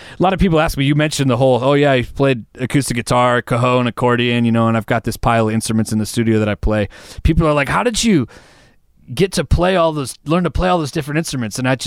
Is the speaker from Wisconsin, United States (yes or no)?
yes; Wisconsin, United States; No, I grew up in Central Wisconsin.